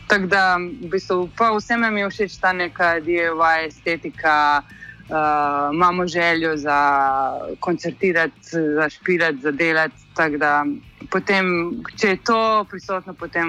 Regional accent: Belgrade, Serbia; now in Ljubljana, Slovenia; jaz sem original iz Beograda, Jan je pač iz Ljubljane. Tako da je nekaj tak čuden miks pač ljudi iz bivše juge, ki živimo pač vsi v Ljubljani.

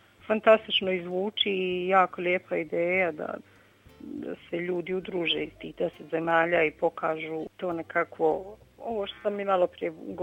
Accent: Bosnia & Herzegovina; ja sam vokal iz BiH

